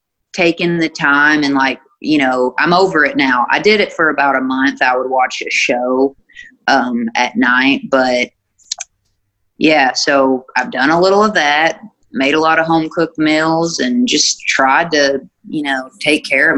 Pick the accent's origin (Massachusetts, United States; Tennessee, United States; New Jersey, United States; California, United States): Tennessee, United States; born there; Okay. Well, I was born in Tennessee, and my parents live in a little town that's right on the state line in the most western tip of Kentucky.